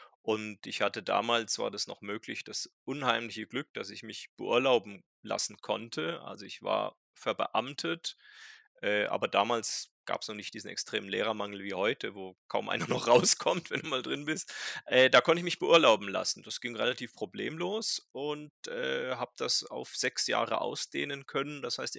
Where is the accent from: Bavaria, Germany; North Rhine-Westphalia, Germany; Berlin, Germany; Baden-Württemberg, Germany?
Baden-Württemberg, Germany; Meine Mutter stammte aus Niedersachsen, die hat mich weitgehend dialektfrei aufgezogen. Mhm. Aber ja, ich bin aus Baden, lebe aber deshalb diese Verbindung seit jetzt fast 25 Jahren im Schwäbischen.